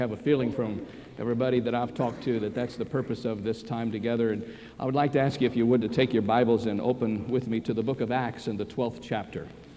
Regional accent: Midwest, United States; the fact that I grew up in the Midwest.

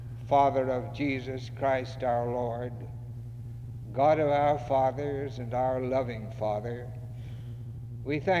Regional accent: North Carolina, United States; I grew up in Madison County in western North Carolina, 14 miles from Hot Springs and 30 miles from Asheville. My father was a farmer and Baptist minister.

